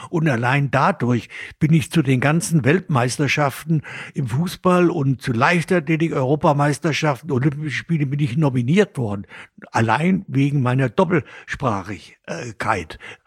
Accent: Dresden, Saxony, Germany; ich bin in Dresden auch groß geworden.

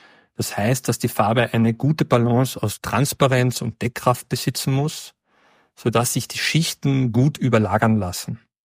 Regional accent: Carinthia, Austria; born there; now in Tyrol, Austria; Ich wurde 1987 in Kärnten geboren, lebe und arbeite zurzeit in Tirol.

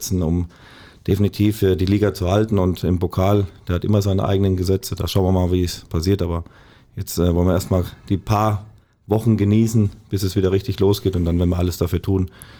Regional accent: Wertheim, Baden-Württemberg, Germany; now in Bochum, Germany; weil Wertheim ist natürlich meine Heimat

